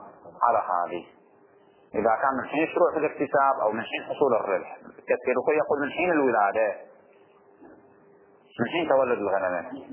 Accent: Bahrain; الراتب إحنا عندنا في البحرين شهري.

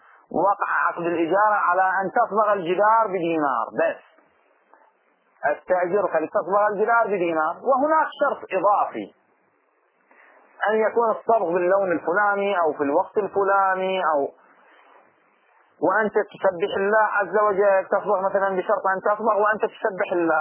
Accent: Bahrain; إحنا في لهجتنا العامية نقول ما في فرق، هذا واحد وذاك واحد، ما في فرق. في البحرين تروح توقف أي واحد في المنامة

